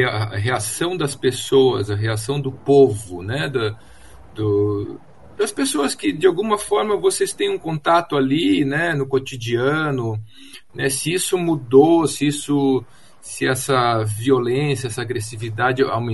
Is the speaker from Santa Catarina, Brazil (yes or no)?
yes; Santa Catarina, Brazil; eu conheço muito bem Santa Catarina, eu sou de Santa Catarina